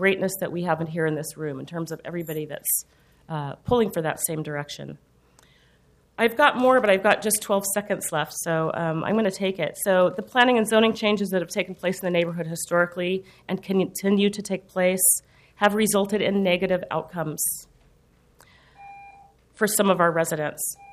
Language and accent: English; Portland, Oregon, United States; my hometown of Portland, and for our most vulnerable populations.